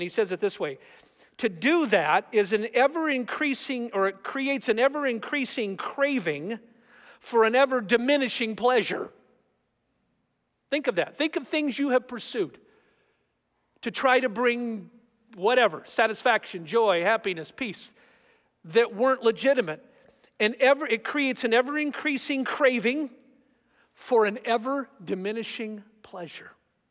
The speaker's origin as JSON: {"language": "English", "region": "California", "country": "United States", "tie": "born or raised there", "said": "I grew up in California. I grew up once in a while accidentally gulping chunks of the ocean."}